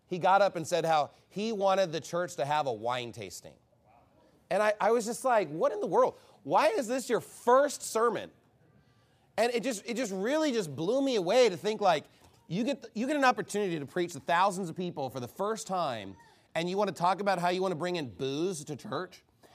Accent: Canyon, Texas, United States; You know, I grew up in Canyon, Texas area, Randall County. It was a dry county.

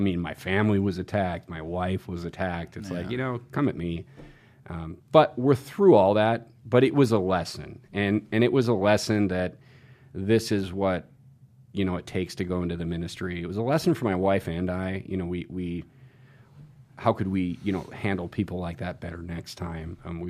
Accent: North Dakota, United States; It's cool. Don't worry about it. You know, I'm from North Dakota. I got you.

